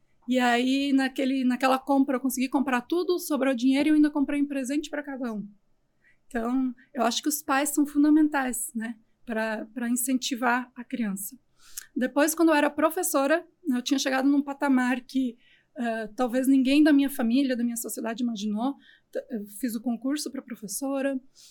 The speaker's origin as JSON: {"language": "Portuguese", "town": "Venâncio Aires", "region": "Rio Grande do Sul", "country": "Brazil", "tie": "born or raised there", "said": "eu sou natural do Rio Grande do Sul, Venâncio Aires."}